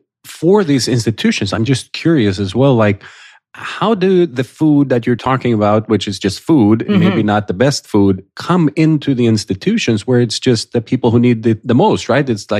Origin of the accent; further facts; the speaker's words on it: Sweden; now in United States; I'm from Sweden originally.